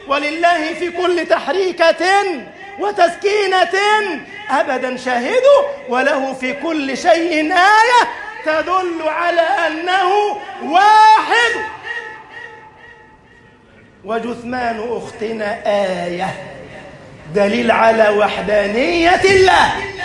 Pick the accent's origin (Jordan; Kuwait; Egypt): Egypt; كان رئيس القضاء في بلدنا مصر،